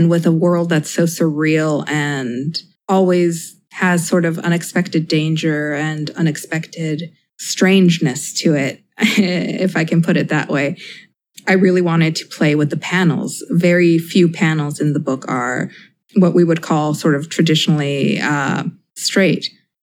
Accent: Mexico; I call it kind of like the ephemera of growing up in Mexico.

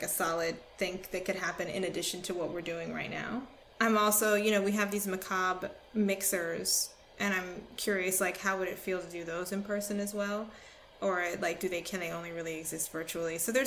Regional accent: Pacific Northwest, United States; I grew up in the Northwest, so I camped.

